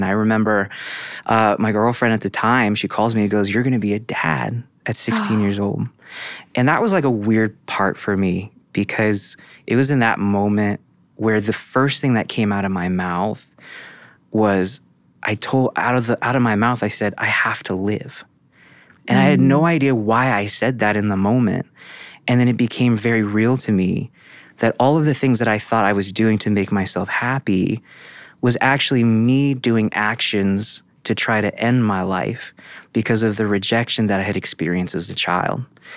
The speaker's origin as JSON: {"language": "English", "region": "New York", "country": "United States", "tie": "born or raised there", "said": "So I'm like a cautionary tale in my hometown, right? So I like to call myself the dumpster fire of Hudson Valley, New York, right?"}